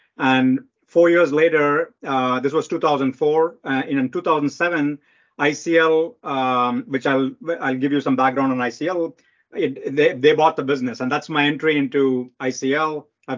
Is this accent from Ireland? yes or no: no; India; moved away as an adult; now in United States; I grew up in India. I did my undergrad in India and came for graduate schools many, many years ago.